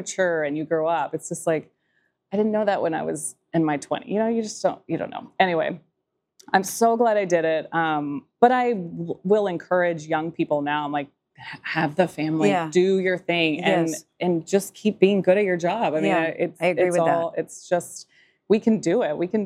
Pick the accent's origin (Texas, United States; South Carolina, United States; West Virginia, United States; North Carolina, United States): Texas, United States; So I say y'all a lot anyway because I'm Texan and we all do.